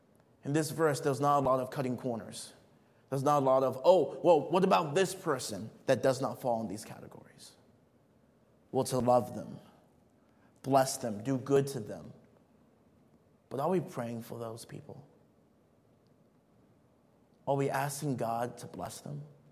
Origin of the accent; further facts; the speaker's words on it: Nigeria; I remember growing up in Nigeria, we lived in the compound